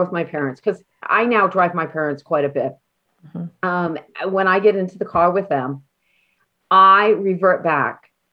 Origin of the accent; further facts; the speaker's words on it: Maine, United States; accent: Maine; I just want to say, you're probably going to get my Maine accent when every time I say father.